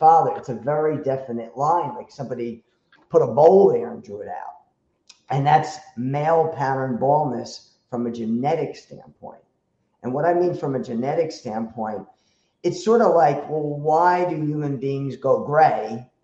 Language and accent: English; New Jersey, United States; Yeah, I'm from New Jersey.